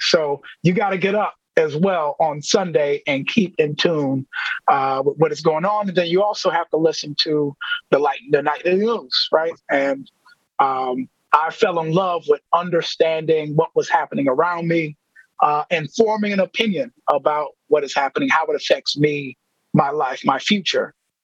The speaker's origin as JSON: {"language": "English", "town": "Milwaukee", "region": "Wisconsin", "country": "United States", "tie": "born or raised there", "said": "I grew up in the Sherman Park neighborhood."}